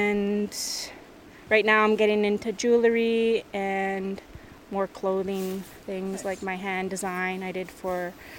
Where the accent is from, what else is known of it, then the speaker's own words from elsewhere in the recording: Kispiox, British Columbia, Canada; now in Gitanmaax, Canada; I come from Kispiax. I live in Gitimax, and we are on Gitsan territory right now.